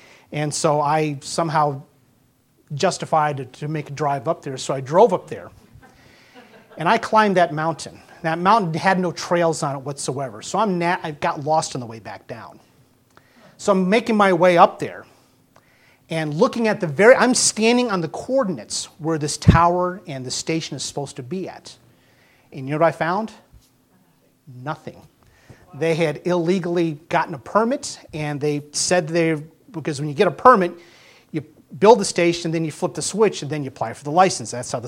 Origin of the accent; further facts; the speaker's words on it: Florida, United States; Of course, growing up in Florida, climbing a mountain, there's no such thing there.